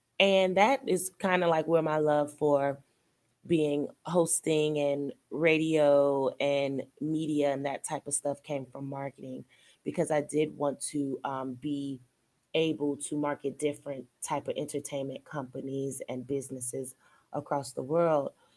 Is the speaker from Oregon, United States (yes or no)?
no; Indiana, United States; also born or lived in Chicago / Pennsylvania; now in Atlanta, United States; I'm from Chicago. I was raised in Indiana. I was born in Pennsylvania, but I've moved around a lot.